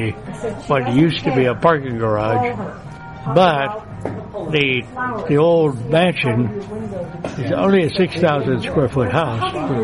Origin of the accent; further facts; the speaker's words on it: Pasadena, California, United States; born there; And I was born in Pasadena, so.